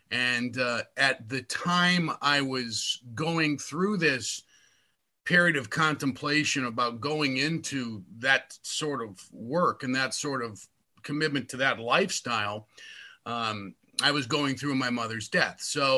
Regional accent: Hammond, Indiana, United States; That's at WJOB in Hammond, my hometown radio station

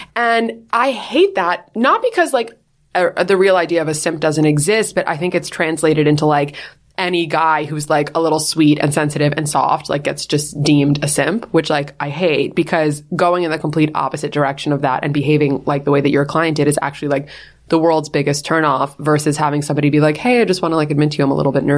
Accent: New York, United States; Nowhere. We're from New York.

